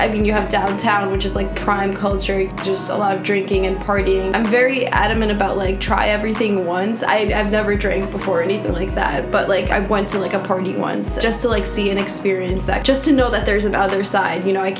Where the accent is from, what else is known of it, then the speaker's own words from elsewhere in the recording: New Jersey, United States; I'm an Egyptian American, born and raised in New Jersey.